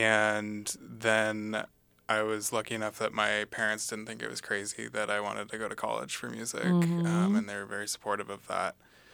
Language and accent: English; Seattle, Washington, United States; I ended up coming back to, I'm from Seattle originally, so I ended up coming back to Seattle